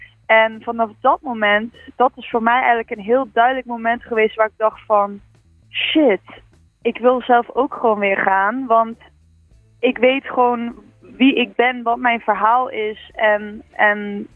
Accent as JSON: {"language": "Dutch", "region": "North Brabant", "country": "Netherlands", "said": "En ik kom dus oorspronkelijk uit Brabant en daar heb je natuurlijk carnaval."}